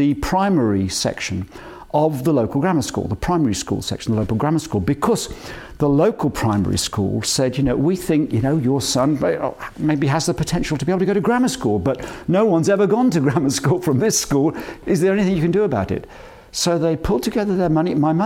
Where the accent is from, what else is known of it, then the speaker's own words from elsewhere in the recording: Stratford-upon-Avon, West Midlands, United Kingdom; born there; also born or lived in Coventry; I was born in Stratford, which is very kind of romantic, and people often mention that.